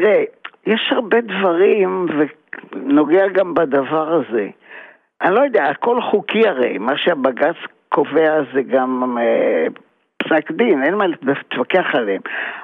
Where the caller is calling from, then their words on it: Tel Aviv, Tel Aviv District, Israel; מתל אביב שוב.